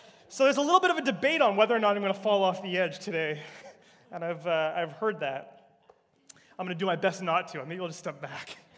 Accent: Brandon, Manitoba, Canada; growing up in Brandon, Manitoba, really close to Winnipeg

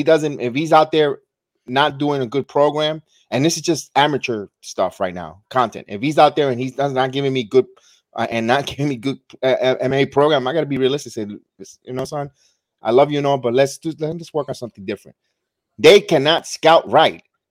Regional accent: Michigan, United States; See, guys, I'm from Michigan.

